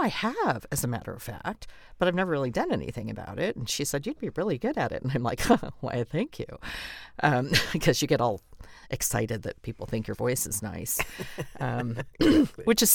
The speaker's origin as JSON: {"language": "English", "region": "Oklahoma", "country": "United States", "said": "I'm from Oklahoma, and I love it very much."}